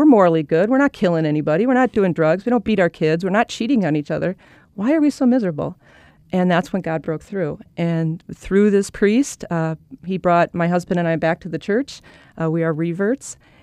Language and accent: English; Milwaukee, Wisconsin, United States; Well, I was born and raised in Milwaukee. You can probably tell from my accent.